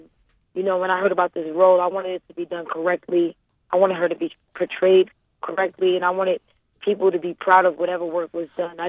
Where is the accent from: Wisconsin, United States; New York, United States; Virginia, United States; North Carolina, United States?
New York, United States; Brooklyn; also born or lived in Harlem; I was born in Brooklyn, New York, raised between both Brooklyn and Harlem.